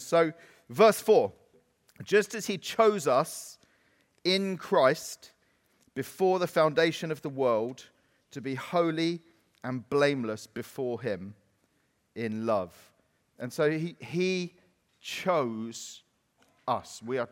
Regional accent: England, United Kingdom; And I think, as English people, we struggle to comprehend the grace of God because it's not fair.

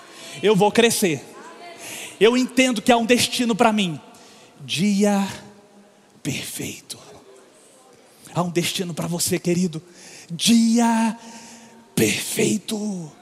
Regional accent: Minas Gerais, Brazil; Como diz lá em Minas, na minha terra, isso é bom demais da conta.

